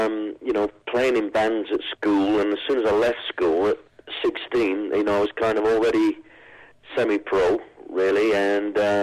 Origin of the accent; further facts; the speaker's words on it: Sheffield, Yorkshire and the Humber, United Kingdom; No, I grew up in Sheffield. We actually lived in the back of a shop.